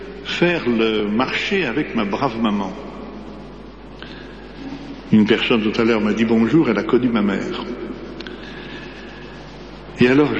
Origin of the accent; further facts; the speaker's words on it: Annecy, Auvergne-Rhône-Alpes, France; je rentre dans ma Savoie natale, je suis d'Annecy. le plus beau pays du monde, le plus beau lac de France.